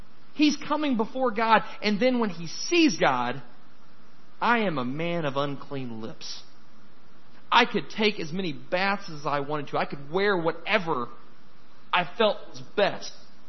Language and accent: English; Texarkana, United States; I grew up in Texarkana. It's about 2.5 hours east of here if you've never been through there. Alright, it's a bi-state city.